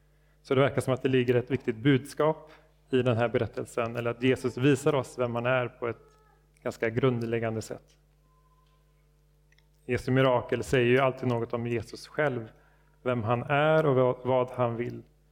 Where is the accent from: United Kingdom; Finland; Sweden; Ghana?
Sweden; Uddevalla, Västra Götaland County; När jag var runt 16 år gammal så bodde jag hemma i Uddevalla med mina föräldrar. Vårt bostadsområde, det låg lite utanför centrum.